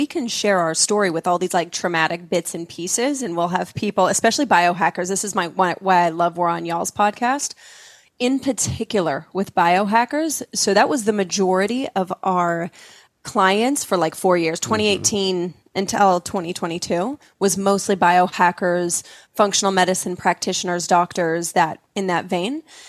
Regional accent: Utah, United States; And where I grew up in Utah, you didn't, you know, if it wasn't nice, you didn't say it kind of a thing.

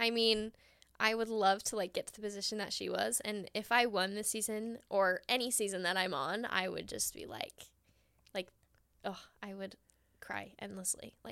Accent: Utah, United States; So a lot of them are actually from my hometown, Utah.

